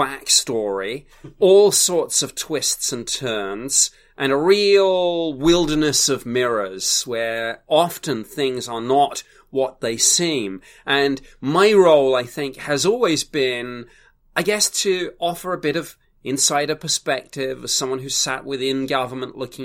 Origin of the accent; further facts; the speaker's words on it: United Kingdom; You know, I'm a Brit. I can get away with mispronunciations